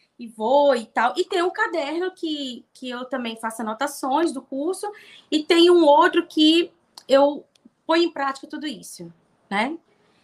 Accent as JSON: {"language": "Portuguese", "region": "Bahia", "country": "Brazil", "tie": "born or raised there", "moved": "yes", "lives_now": "Recife, Brazil", "said": "Eu sou natural da Bahia. Sou filha do … uma mistura de Minas com Bahia. E moro no Recife, Pernambuco."}